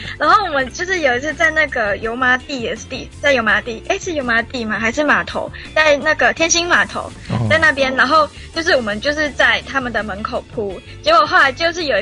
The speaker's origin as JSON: {"language": "Chinese", "country": "Taiwan", "said": "我们是从台湾来的扑街少女"}